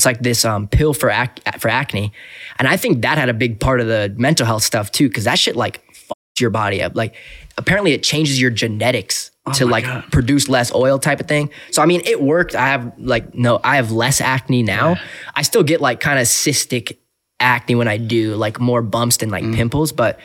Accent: San Diego, California, United States; I just been staying in back in San Diego, my hometown, and going to the skate park and working out and going to the ocean a lot.

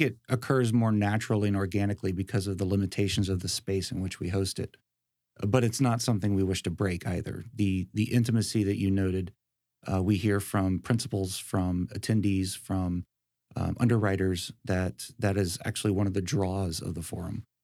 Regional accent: Mississippi, United States; also born or lived in Louisiana; Sure. I grew up in South Mississippi and South Louisiana.

